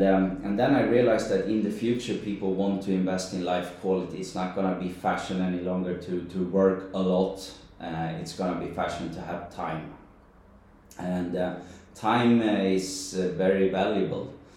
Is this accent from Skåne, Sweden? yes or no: no; Stockholm, Stockholm County, Sweden; English is a second language; moved away as an adult; I'm from Stockholm in Sweden. I was living there for 33 years. And since I was 20, I was working with marketing